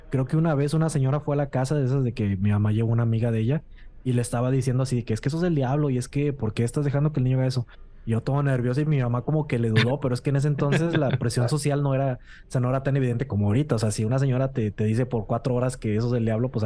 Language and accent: Spanish; Nuevo León, Mexico; sobre todo nosotros que somos de Nuevo León